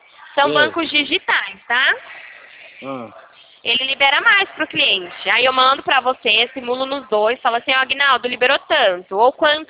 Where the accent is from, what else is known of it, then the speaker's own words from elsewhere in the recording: Ceará, Brazil; sou cearense.